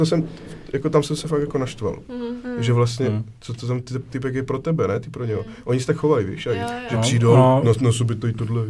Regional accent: Moravia, Czechia; když jsi jako u nás na Moravě, odkud jsem původně

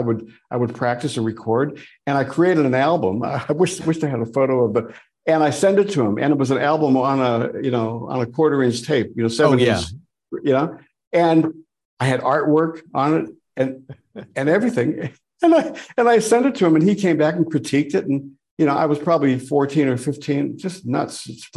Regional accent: Erie, Pennsylvania, United States; I'm from Erie, Pennsylvania, you know, and you know, et cetera, et cetera.

